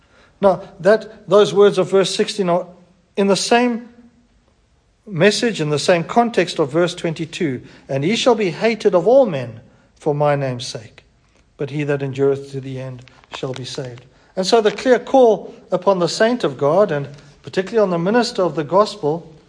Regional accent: Harare, Zimbabwe; now in Perth, Australia; When we immigrated from Harare to Perth, by all accounts that I could research, Harare at the time was in the bottom 10 cities on earth in terms of its facilities.

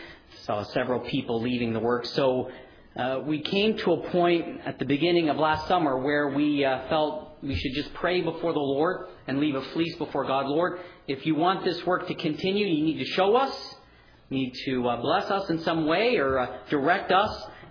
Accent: London, Ontario, Canada; I am from London, Ontario. I've ministered there for almost 7 years.

